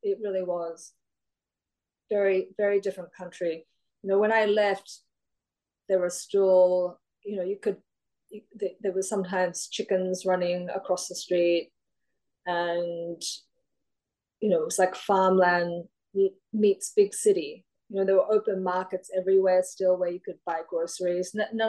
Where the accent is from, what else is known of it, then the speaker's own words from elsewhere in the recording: Australia; And also because I'm Australian, right?